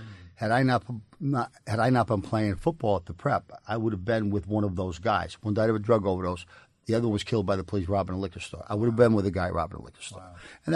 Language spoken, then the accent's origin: English; New York City, New York, United States; So I grew up in the Dyke Mystery section in New York City, and I was the oldest of five.